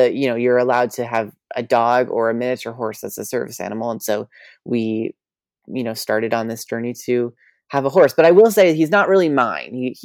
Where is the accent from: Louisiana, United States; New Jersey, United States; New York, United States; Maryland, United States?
New York, United States; because I grew up in New York and I've always wanted to do theater.